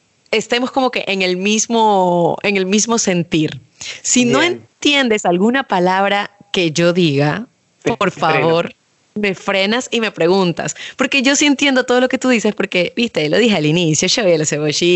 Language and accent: Spanish; Ecuador; me dicen, ¿de dónde eres? Y yo digo de Ecuador. Para empezar, como no ubican mucho nuestro acento, normalmente creen que somos venezolanos.